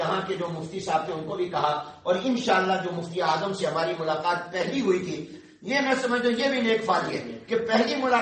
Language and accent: Urdu; Pakistan; ہمارا جو نسب ہے یہ تو ہمارے ماں باپ, والدین, آبا و اجداد سے ملتا ہے, اور ہمارا وطن کا رشتہ پاکستان سے ملتا ہے, ہمارے ایمان کا نسب مکہ المکرمہ مدینہ طیبہ سے ملتا ہے